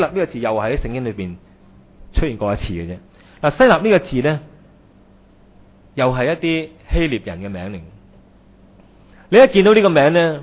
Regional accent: Hong Kong; 如果我们香港人呢就立刻改名，是吧？

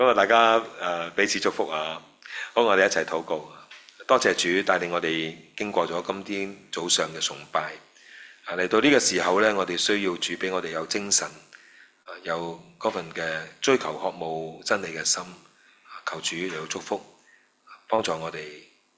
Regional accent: China; 我哋中國人咧最興嗰句嘅啦即係若然未報咧，就時辰啊未到嘅啫

